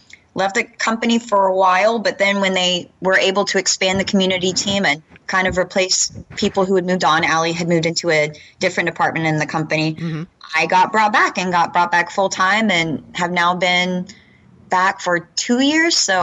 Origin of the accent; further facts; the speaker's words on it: Texas, United States; I grew up in Texas, so the chains that I'm familiar with are very different than the chains other people on the team are familiar